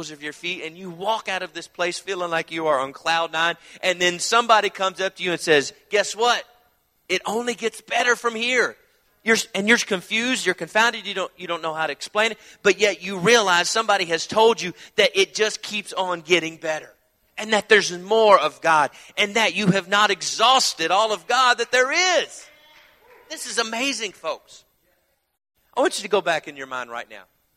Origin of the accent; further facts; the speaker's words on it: Kentucky, United States; Again, did I mention I'm from Kentucky?